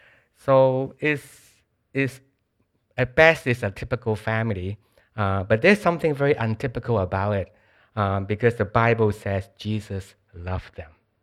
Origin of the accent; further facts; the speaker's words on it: Hong Kong; I was born in Hong Kong and was actually also raised in Hong Kong.